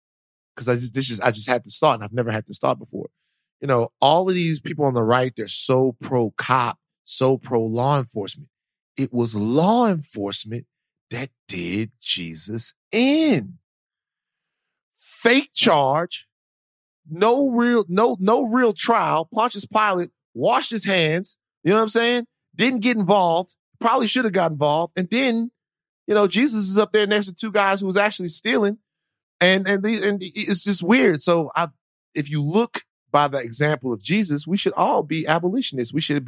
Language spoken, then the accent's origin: English; the South, United States; I'm from the South.